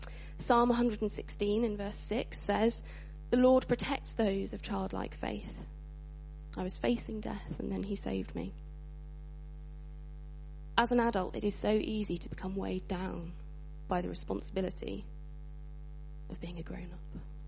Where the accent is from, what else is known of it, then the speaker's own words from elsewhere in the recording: Shrewsbury, West Midlands, United Kingdom; right on the furthest horizon is the hometown, my hometown where I grew up, Shrewsbury.